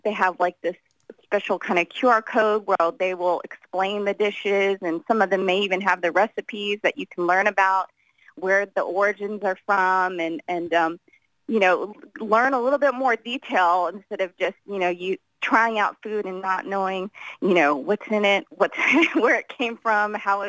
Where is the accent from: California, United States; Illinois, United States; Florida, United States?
Florida, United States; Jacksonville; Growing up in Jacksonville, I always thought of myself as an American, honestly. I'm born and raised in Jacksonville, and I really didn't start connecting with my Filipino side until I got older.